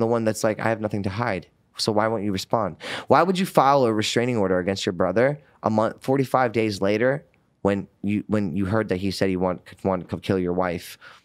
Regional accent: Finland; first language Finnish; English is a second language; which means love in Finnish, my native language.

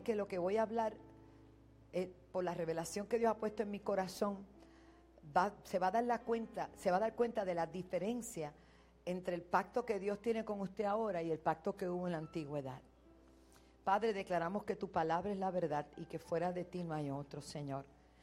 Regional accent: Panama; Y quiero enviar un saludo muy especial a mi tierra que amo, Panamá.

